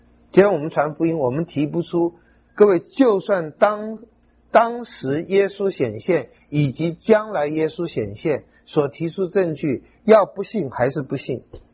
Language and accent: Chinese; China; 从我们中国人观点来讲，这些你都要有一些准备，知道怎么回答。